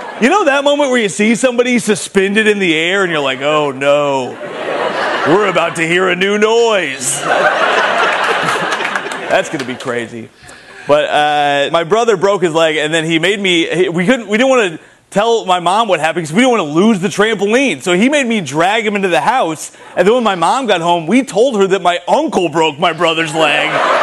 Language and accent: English; Indiana, United States; now in New York, United States; I'm from Indiana, I live in New York, but my family refuses to visit me here